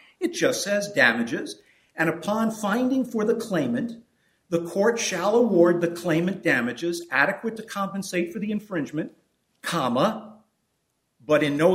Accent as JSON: {"language": "English", "town": "Bronx", "region": "New York", "country": "United States", "tie": "born there", "said": "Well, Your Honor, I was born in the Bronx, and I learned speaking."}